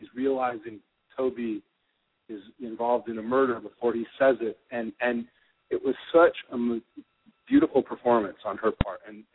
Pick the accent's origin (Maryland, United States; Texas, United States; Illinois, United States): Illinois, United States; Chicago; I grew up in Wrigleyville.